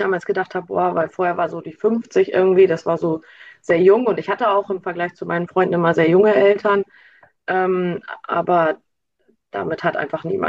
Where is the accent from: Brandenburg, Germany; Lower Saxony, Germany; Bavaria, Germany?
Lower Saxony, Germany; now in Osnabrück, Germany; in Osnabrück in Niedersachsen. Ja, ursprünglich komme ich aus dem Emsland, das liegt an der deutsch-niederländischen Grenze, bin aber vor einigen Jahren hierher gezogen.